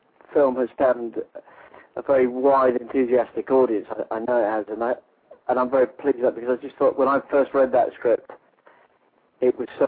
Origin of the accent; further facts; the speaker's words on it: United Kingdom; And as a British actor, to go over to the States